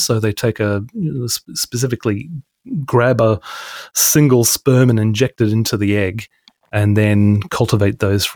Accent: Australia; accent: slight English; I'd had a slight English accent because of being raised by two Brits, even though I was born in Australia.

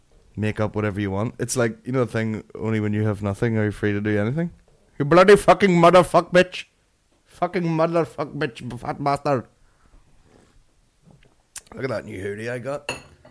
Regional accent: Belfast, Northern Ireland, United Kingdom; Well, I'm from Belfast. No, hit my stupid accent.

